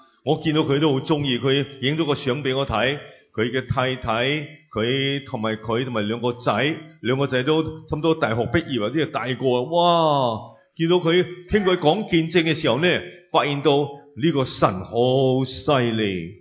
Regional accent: Chaozhou, Guangdong, China; 我是潮州人，有冇潮州人啊？

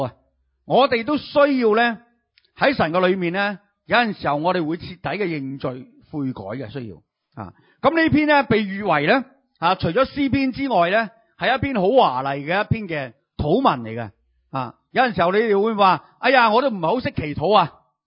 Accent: China; 呢，佢哋嘅年历就等于我哋好似我哋中国人呢嘅农历一样嘅。

